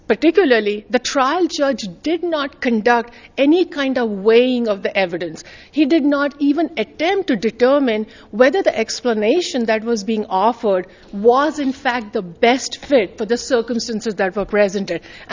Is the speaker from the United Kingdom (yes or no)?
no; India; I am from India. We move our hands while talking, okay?